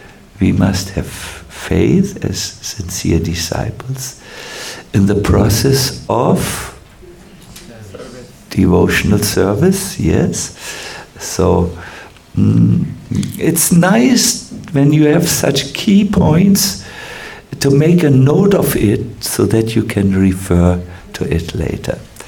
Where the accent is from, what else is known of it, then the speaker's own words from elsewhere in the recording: Germany; English is a second language; Yes, I'm from Germany. Germans are proud people.